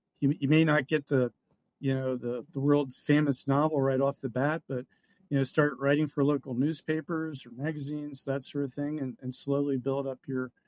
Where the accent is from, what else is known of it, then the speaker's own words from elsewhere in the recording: Pennsylvania, United States; I mean, even though I grew up in Pennsylvania, my dad always loved the West.